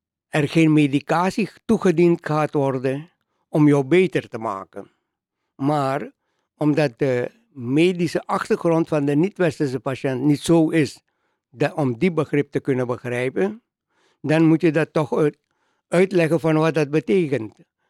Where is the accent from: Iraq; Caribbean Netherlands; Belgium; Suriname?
Suriname; now in Netherlands; ik kom uit Suriname